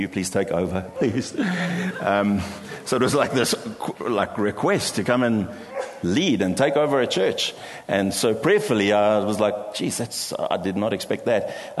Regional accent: Cape Town, Western Cape, South Africa; And all 3 job offers were in Cape Town. And so this is my hometown.

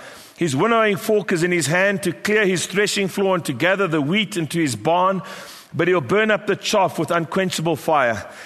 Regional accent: KwaZulu-Natal, South Africa; and I come from Natal

